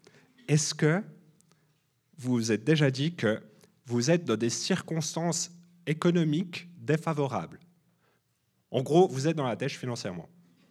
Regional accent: Switzerland; Là, on est un petit peu touché en tant que Suisse.

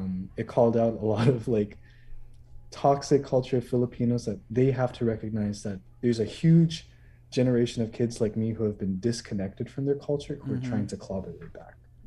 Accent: Toronto, Ontario, Canada; also born or lived in Philippines; I was born and raised here in Toronto, but like the time spent in the Philippines was Quezon City, Pasig, huge metropolitan areas.

